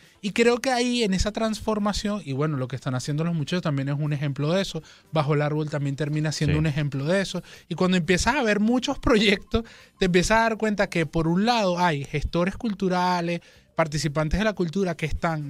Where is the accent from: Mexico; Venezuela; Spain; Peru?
Venezuela; Caracas, Capital District; uno como caraqueño siempre repite